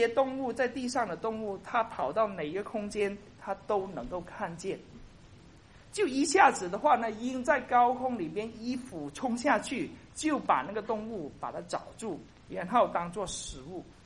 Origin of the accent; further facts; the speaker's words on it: Kaiping, Guangdong, China; 中国我的故乡啊开平这个地方，然后呢这个地方叫赤坎